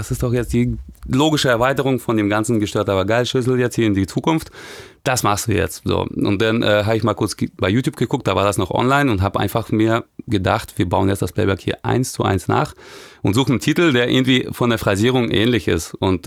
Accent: Russia

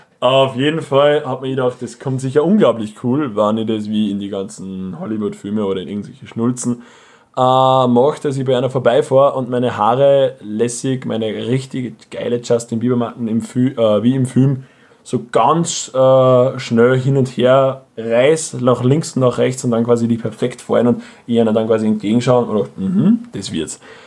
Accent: Austria; ich bin Österreicher

